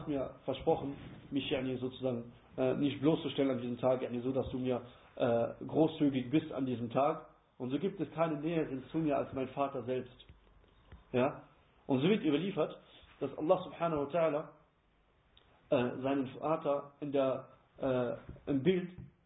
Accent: Morocco; German is a second language; Ja, das gibt es bei uns in Marokko ist zum Beispiel so, wenn du jemanden beleidigen möchtest, dann erwähnst du genau dieses Tier.

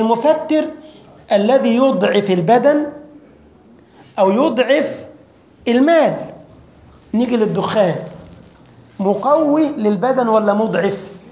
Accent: Egypt; now in Europe; مش انا بتلخبط لما جيت اوروبا، هنا عندكم كل حاجه داخله في بعضها. احنا عندنا في مصر يا اخوه اللبن هو الحليب

